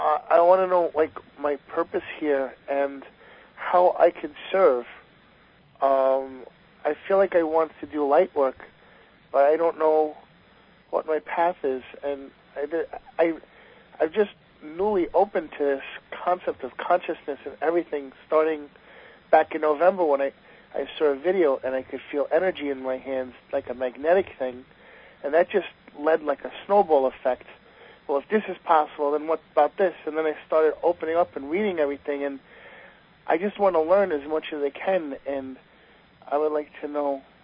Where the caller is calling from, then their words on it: New York, United States; From New York.